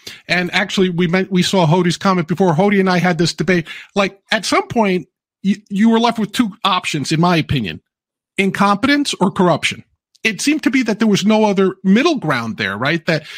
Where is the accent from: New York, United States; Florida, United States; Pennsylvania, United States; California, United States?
New York, United States; We also have Christopher Skelly, I believe, from my home state here in New York.